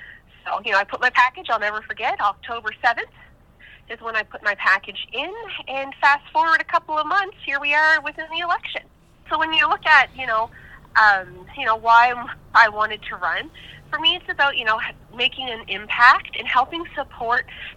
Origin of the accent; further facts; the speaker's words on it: Caledonia, Nova Scotia, Canada; I am a good Queens County girl. So I was born and raised up in Caledonia, went to North Queens Rural High School.